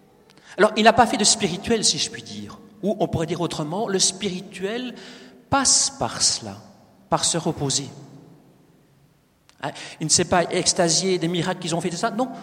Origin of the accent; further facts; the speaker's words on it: Belgium; je suis belge, vous savez, hein